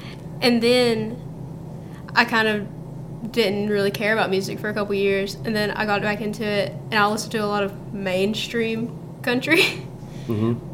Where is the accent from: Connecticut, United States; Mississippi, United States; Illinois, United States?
Mississippi, United States; Boonville; I'm from Boonville, Mississippi, so kind of the middle of nowhere outside of Tupelo.